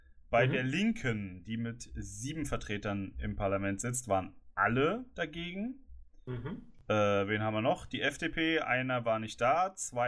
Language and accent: German; Germany; wir als Deutsche haben uns eigentlich gar nicht so viel vorzuwerfen